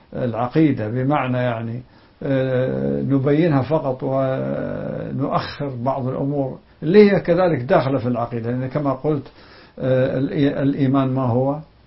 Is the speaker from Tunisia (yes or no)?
no; Kuwait; يعني مثلا عندنا في الكويت يعني متعودين الناس على ربع ساعة ثلث ساعة